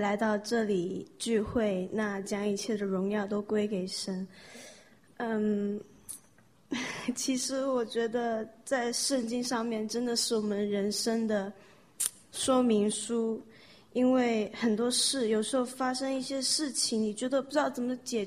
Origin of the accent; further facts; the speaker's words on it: Wenzhou, Zhejiang, China; 我要谢谢小的时候在温州那位弟兄站起来祷告鼓励我的勇气